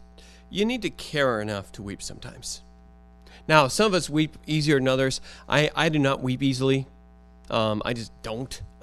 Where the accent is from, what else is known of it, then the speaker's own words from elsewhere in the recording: United States; I go into a country and I forget I'm an American.